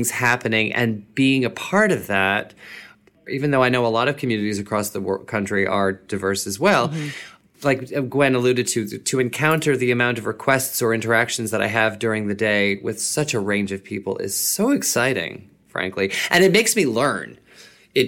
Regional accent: New York, United States; I'm also from New York. So it's like I've been here all my life and most of my professional career, almost all of it.

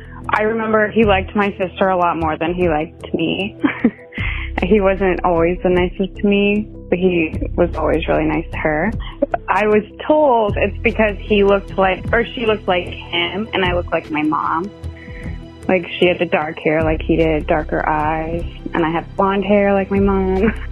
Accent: Keizer, Oregon, United States; I grew up in Kaiser, Oregon. Well, we lived in a neighborhood with a lot of other kids, like my age and my sister's age.

